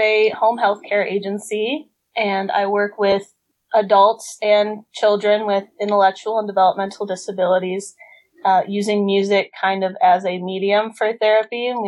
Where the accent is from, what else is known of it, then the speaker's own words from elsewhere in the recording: Michigan, United States; So I grew up in Michigan, just south of Detroit, and I got into theater pretty young.